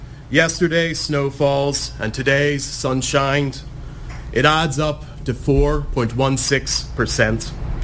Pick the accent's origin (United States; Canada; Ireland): Ireland; moved away; I moved to Kingston from Ireland 7 weeks ago